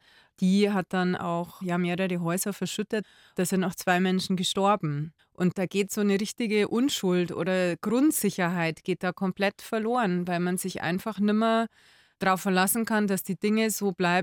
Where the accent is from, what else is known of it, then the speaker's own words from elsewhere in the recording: Bavaria, Germany; wenn man da als Bayer hinkommt